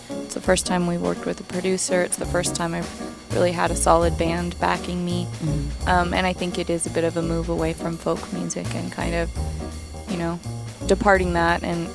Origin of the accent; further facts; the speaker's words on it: Nevada City, California, United States; I was in my hometown. I was back in Nevada City. And Nevada City is a pretty hippy-dippy kind of out there place.